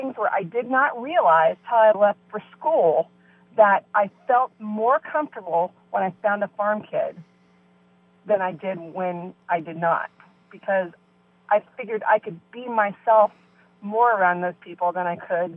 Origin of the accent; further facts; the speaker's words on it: Brookville, Indiana, United States; I am sitting out not too far from the farm I grew up in Brookville, Indiana, which is, northwest of Cincinnati, Ohio.